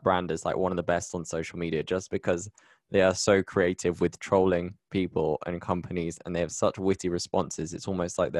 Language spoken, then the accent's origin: English; United Kingdom; now in Colombia; I'm British and based in Colombia